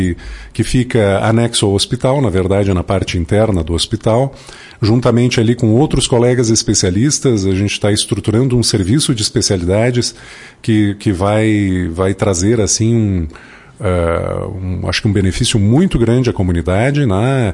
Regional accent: Vacaria, Rio Grande do Sul, Brazil; Eu sou natural de Vacaria, e aí depois de Lagoa meu pai acabou sendo transferido para Vacaria, que é onde a gente residia, né?

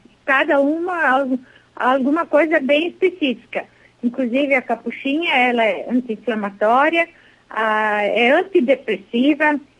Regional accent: Nova Petrópolis, Rio Grande do Sul, Brazil; Nós somos de Nova Petrópolis.

